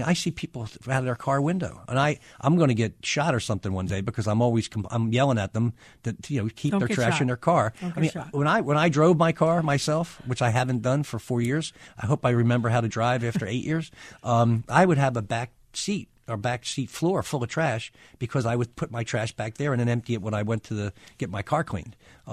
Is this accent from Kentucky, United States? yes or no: no; Philadelphia, Pennsylvania, United States; when I was growing up in South Philly in the 1960s